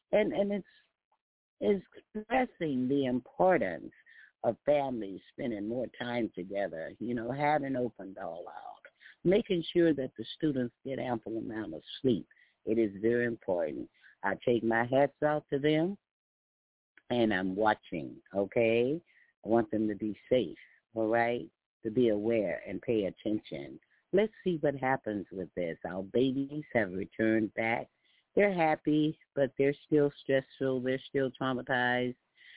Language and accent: English; Texas, United States; I did a little bit this weekend, but, you know, I'm a Texan, and in the heat, you must move slow.